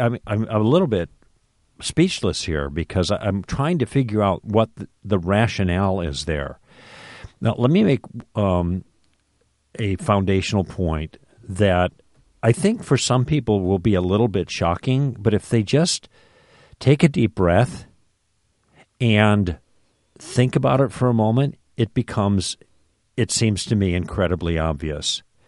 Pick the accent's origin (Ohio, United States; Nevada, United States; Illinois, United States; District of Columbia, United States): Illinois, United States; now in California, United States; I'm from Illinois, but I live in California.